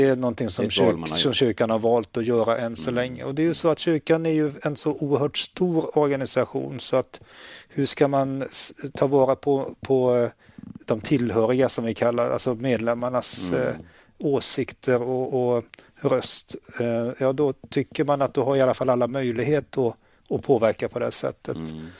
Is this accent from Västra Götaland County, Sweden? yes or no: yes; Västra Götaland County, Sweden; also born or lived in Härnösand; now in Örnsköldsvik, Sweden; Och inför det så bodde jag i Härnösand. Fast jag är uppvuxen utanför Göteborg. Så att jag har kommit långt norrut tycker jag. Men jag har akklimatiserat mig.